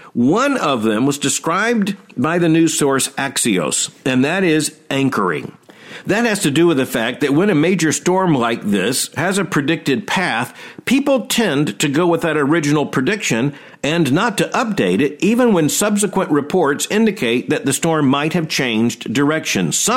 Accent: Florida, United States; Now, when I was a boy growing up in Florida

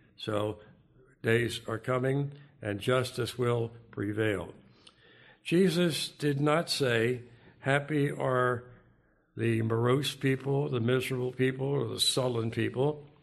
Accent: Philadelphia, Pennsylvania, United States; I remember not long ago, up in my hometown of Philadelphia

